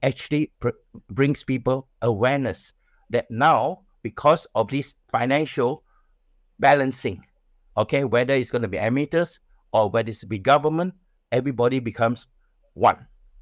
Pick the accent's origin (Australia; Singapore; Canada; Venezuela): Singapore; I'm not just because I'm a Singaporean, I'm saying